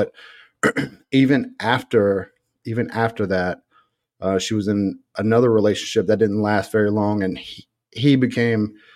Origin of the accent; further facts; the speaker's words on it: Opelousas, Louisiana, United States; So I'm originally from Opelousas, Louisiana, and I don't want to say that I had a rough upbringing or anything like that, but there was a lot of violence.